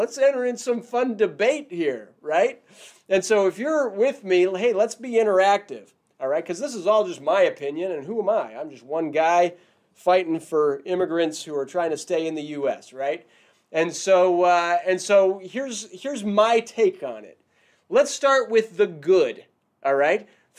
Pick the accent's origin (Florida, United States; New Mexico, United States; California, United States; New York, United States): California, United States; I'm from the Ninth Circuit. I'm from California.